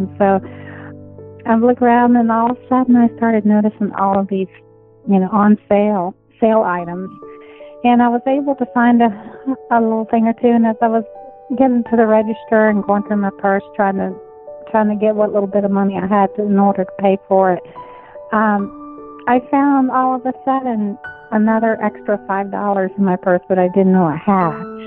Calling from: Roanoke, Virginia, United States; I'm calling from Roanoke, Virginia, to just share a miracle that happened the other day.

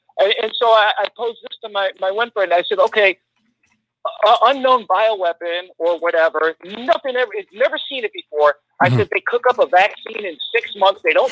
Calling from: Cleveland, Ohio, United States; Hey, … … from Cleveland.

